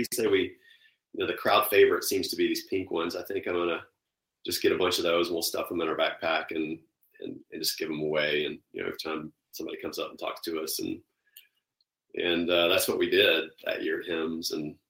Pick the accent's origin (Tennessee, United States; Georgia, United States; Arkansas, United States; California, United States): Tennessee, United States; Memphis; Yeah, I'll tell you, I was born and raised in Memphis and went to undergrad down at Southern Miss.